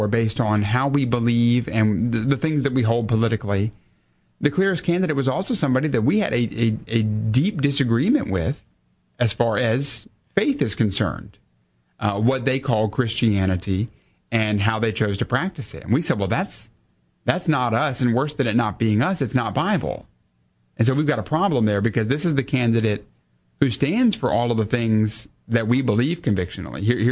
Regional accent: United States; I'm so thankful by God's grace I'm an American.

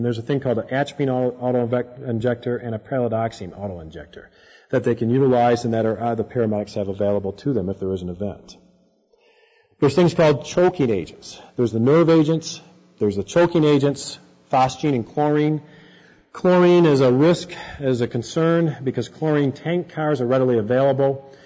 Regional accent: Michigan, United States; I come from Michigan, and Michigan State has a large veterinary school

